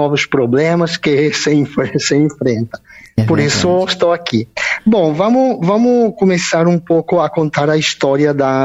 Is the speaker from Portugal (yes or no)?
no; Italy; Portuguese is a second language; now in Brazil; Eu sou italiano de origem, sempre trabalhei na área social, estou aqui há 20 anos